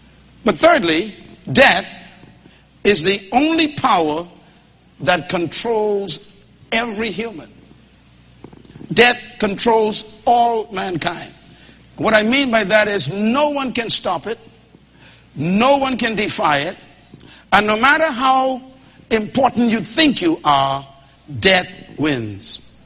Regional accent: Nassau, New Providence, Bahamas; As a little boy growing up in Baintown, we were told not to walk over graves.

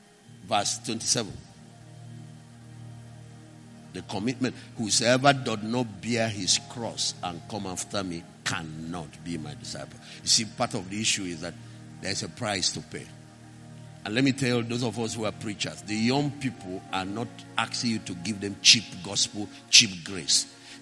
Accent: Anambra, Nigeria; The Christian Association, Anambra, I'm from Anambra, were giving me, two of us, me and Professor Anubog, honor.

